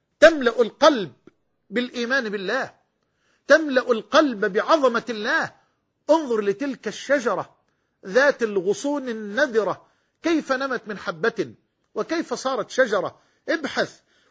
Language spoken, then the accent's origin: Arabic; Egypt; زي ما بيقولوا عندنا في مصر، أكلة واحدة ولا شربة مية